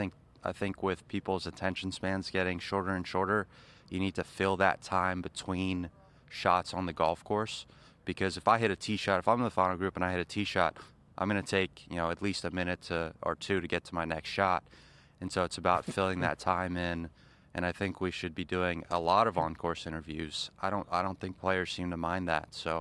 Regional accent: New Jersey, United States; now in Florida, United States; I'm from New Jersey, but I've lived in Florida for 5 years, and this is about as cold as it gets.

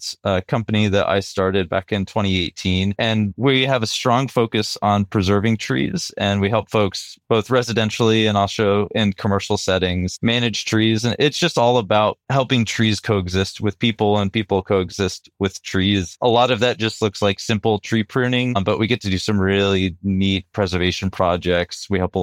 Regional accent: New Hampshire, United States; now in Washington, United States; I grew up in New Hampshire and now I'm here in Washington

